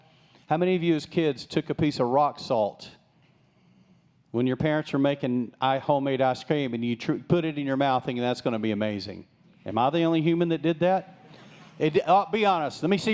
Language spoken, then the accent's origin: English; Texas, United States; Remember, I was raised in West Texas. We had no water. We had stock tanks.